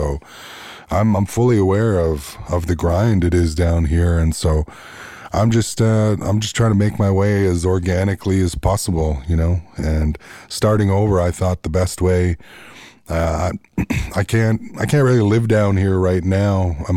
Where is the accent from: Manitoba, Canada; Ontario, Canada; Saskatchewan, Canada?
Manitoba, Canada; Peguis; But I was lucky that I grew up in Peguis, surrounded by a community that knew my family and my history with that place.